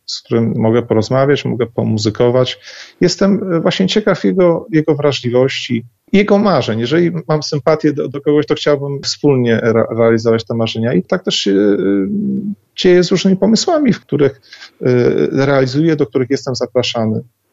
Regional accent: Lublin Voivodeship, Poland; żeby ta moja mała ojczyzna, lubelszczyzna, żeby się chwaliła tym, co ma najlepsze

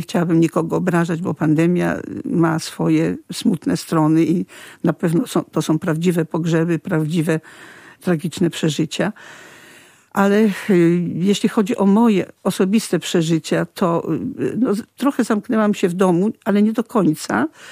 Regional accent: Lublin, Lublin Voivodeship, Poland; Tak więc czuję się lublinianką, tutaj się urodziłam.

